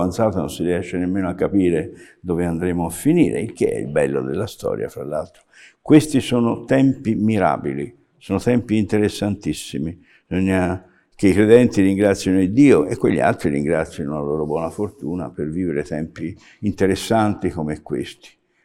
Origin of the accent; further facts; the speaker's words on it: Florence, Tuscany, Italy; quando ho cominciato da buon fiorentino d'Oltrarno a pensare che forse avrei potuto anche andare a insegnare a scuola